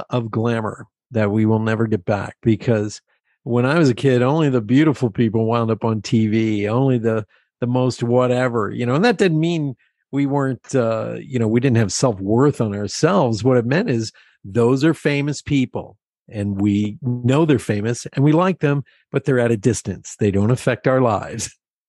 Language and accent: English; Pennsylvania, United States; But I grew up in Pennsylvania, and as soon as we're 10, we get a BB gun